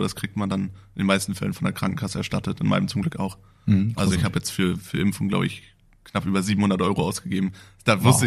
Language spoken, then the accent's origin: German; Greifswald, Mecklenburg-Vorpommern, Germany; now in Elmshorn, Germany; Ich komme ja ursprünglich nicht aus Hamburg, sondern aus Mecklenburg-Vorpommern, aus Greifswald. Mhm. Bin jetzt hier nach Elmshorn gezogen, die 2 Jahre.